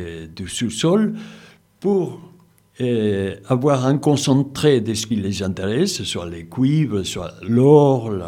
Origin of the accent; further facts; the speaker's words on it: Puno, Peru; c'est ma région d'origine, la région de Puno, la région de l'Altiplano, la région Quechua Aymara, la frontière avec la Bolivie, là où il y a les lacs Titicaca